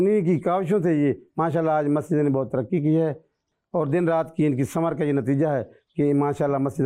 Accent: Luddan, Punjab, Pakistan; میں لڈن شہر کا رہنے والا ہوں،

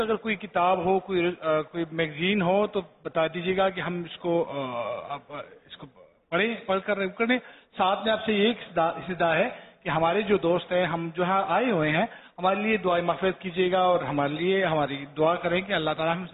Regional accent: Peshawar, Khyber Pakhtunkhwa, Pakistan; میں پشاور سے آیا ہوں.

